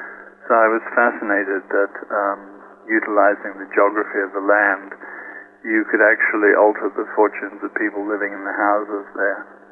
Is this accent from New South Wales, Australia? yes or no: yes; Sydney, New South Wales, Australia; moved away as an adult; Well, I was brought up in Sydney.